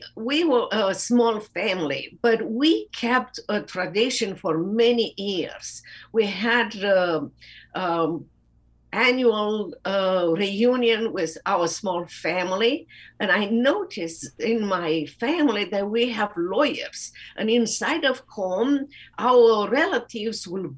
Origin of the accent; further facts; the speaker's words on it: Romania; English is a second language; now in United States; When I speak now about how was my life growing up in socialist Romania